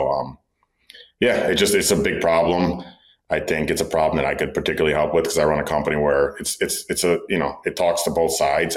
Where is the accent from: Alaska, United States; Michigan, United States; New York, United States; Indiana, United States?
New York, United States; I'm from New York. Then I would come to New York